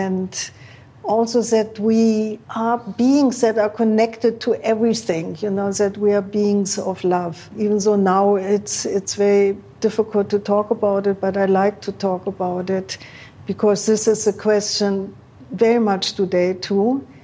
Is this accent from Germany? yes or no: yes; Germany; because growing up in Germany, learning from, like hearing from the older generation, you know, drugs will kill you.